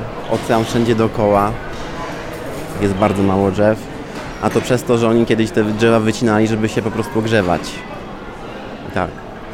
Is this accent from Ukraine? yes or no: no; Athens, Attica, Greece; also born or lived in Poland; Ja byłem wychowany w Atenach, gdzie był potężny hałas, potężny ruch. Byłem z tym oswojony. Z Polski pochodzę, z dość małego miasta.